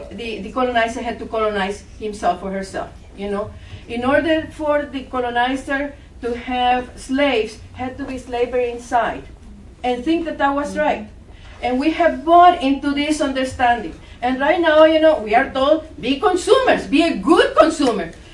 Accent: El Salvador; English is a second language; I am from Central America, from El Salvador.

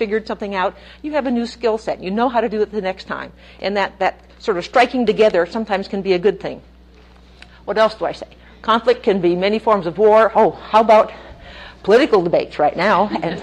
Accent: Minnesota, United States; I grew up a little in Minnesota, a little Finnish person where, what, no conflict

